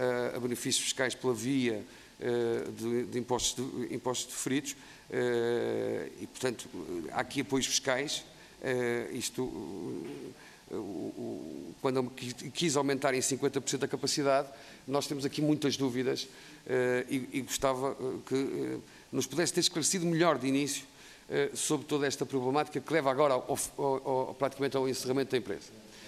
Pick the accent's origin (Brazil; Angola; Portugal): Portugal; Viana do Castelo, Norte; também sou oriundo de Viana do Castelo